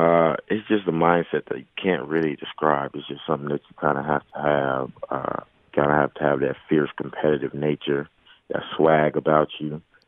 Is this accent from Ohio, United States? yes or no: no; Nashville, Tennessee, United States